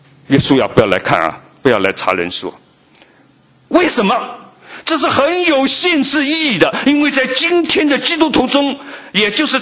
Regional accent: China; 我们中国人不是讲的吗？苦海无边，回头是岸了。

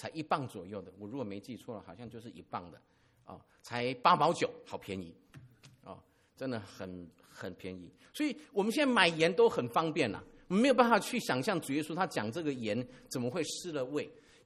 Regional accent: Taiwan; 我们在台湾我们讲闽南语

